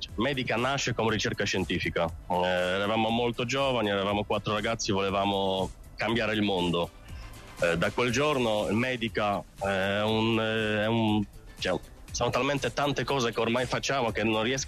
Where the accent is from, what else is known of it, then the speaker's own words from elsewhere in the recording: Poland; Italian is a second language; Scusate se non mi capite, perché io sono polacco di origine, adesso non si capisce.